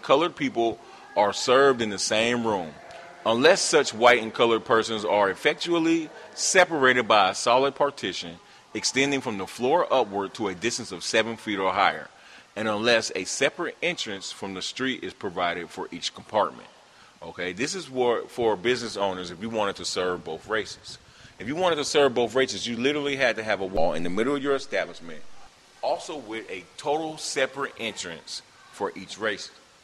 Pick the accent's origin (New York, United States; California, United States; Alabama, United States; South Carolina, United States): California, United States; I'm from California, I always question, like, what?